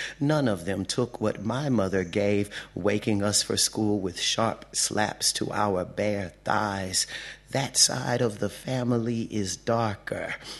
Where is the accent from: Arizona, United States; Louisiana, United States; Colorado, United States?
Louisiana, United States; now in Atlanta, United States; It's a word that's only predominantly, I should say, used in the American South where I'm from. I'm originally from Louisiana and I live in Atlanta, Georgia.